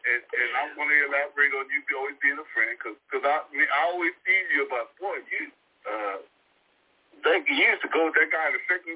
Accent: Brooklyn, New York, United States; I grew up in Brooklyn, Brownsville. We both grew up in tough neighborhoods.

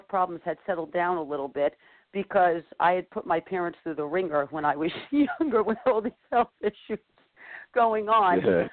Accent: Bronx, New York, United States; also born or lived in New Rochelle; now in Fishkill, United States; And so I growing up, I actually originally from the Bronx, New York. I'm from the Bronx. And then we moved to New Rochelle, and we finally ended up in Fishkill, New York

